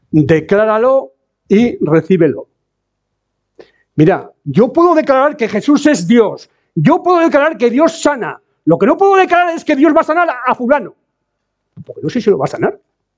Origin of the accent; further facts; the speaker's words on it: Navarre, Spain; yo soy navarro, pero yo soy un creyente y soy un peregrino